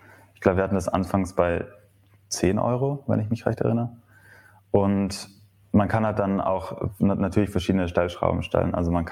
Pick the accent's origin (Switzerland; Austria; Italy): Italy; Merano, Trentino-Alto Adige; now in Munich, Germany; also ich komme aus Meran, das ist dann doch ein bisschen kleiner. 40.000 Einwohner knapp.